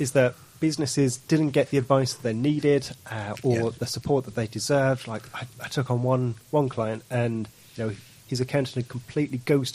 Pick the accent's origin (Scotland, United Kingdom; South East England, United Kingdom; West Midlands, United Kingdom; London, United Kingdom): West Midlands, United Kingdom; Cannock; moved away as an adult; now in Kent, United Kingdom; I'm not originally from Kent. I started off in the West Midlands, Cannock